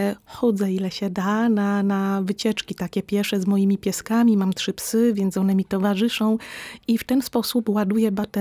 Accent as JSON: {"language": "Polish", "town": "Lądek-Zdrój", "region": "Lower Silesian Voivodeship", "country": "Poland", "also_born_or_lived": "Wrocław", "said": "Ja dopiero kiedy zamieszkałam w Bieszczadach, bo pochodzę z Dolnego Śląska, konkretnie z Lądka Zdroju, ale wiele lat spędziłam we Wrocławiu"}